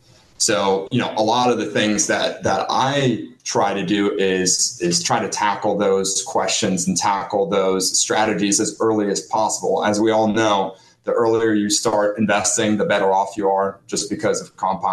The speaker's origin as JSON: {"language": "English", "country": "Norway", "tie": "born or raised there", "also_born_or_lived": "Germany", "first_language": "Norwegian", "second_language": "English", "said": "I was born and raised in Norway. So Norway is my native language."}